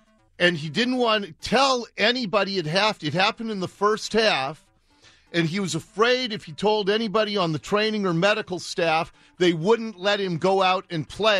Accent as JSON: {"language": "English", "town": "Seattle", "region": "Washington", "country": "United States", "tie": "born or raised there", "said": "the neighborhood in which I grew up in Ballard."}